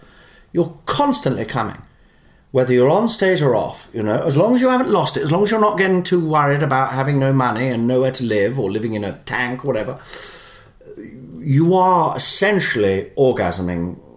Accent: Leicester, East Midlands, United Kingdom; I come from Leicester originally.

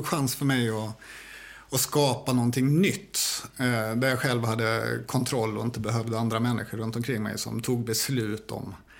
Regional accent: Stockholm, Stockholm County, Sweden; also born or lived in Lund; Och när jag var 2 månader gammal så styrde de kosan mot Stockholm. Och sina karriärer. Så då flyttade jag till Järfälla. Och bodde på Polygonvägen 6.

